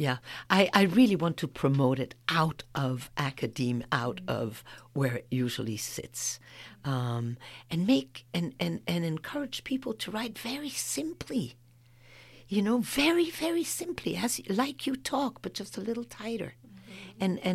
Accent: Belgium; I'm from Belgium. Belgium is not much bigger than Maryland.

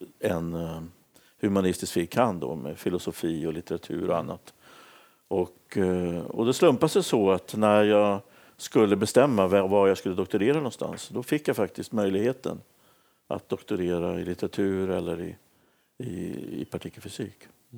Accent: Stockholm, Stockholm County, Sweden; now in Uppsala, Sweden; Jag lämnade ju Stockholm där jag växte upp och åkte till Uppsala

